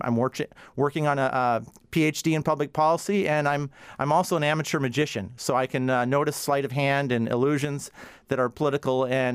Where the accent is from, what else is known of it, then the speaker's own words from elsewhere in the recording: Palmer, Alaska, United States; I am born and raised in Palmer. My father came to Alaska in 1949 and had a homestead and a one-man sawmill outside of Palmer in the Butte area.